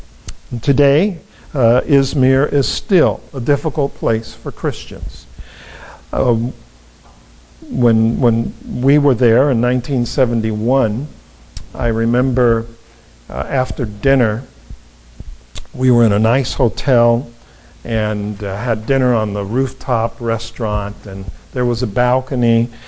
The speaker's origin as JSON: {"language": "English", "town": "San Diego", "region": "California", "country": "United States", "tie": "born or raised there", "said": "You know, growing up in San Diego, I'd never seen the Russian flag in a ship in San Diego Harbor"}